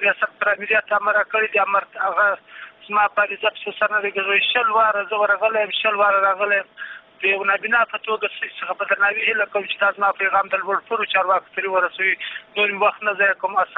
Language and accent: Pashto; Kandahar, Afghanistan; زه د کندهار ولایت څخه یو تن